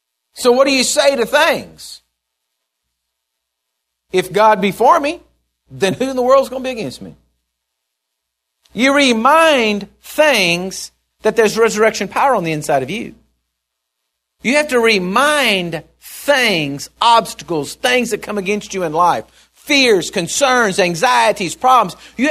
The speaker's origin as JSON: {"language": "English", "region": "Texas", "country": "United States", "said": "You know, we're from Texas right here. We talk a little strange."}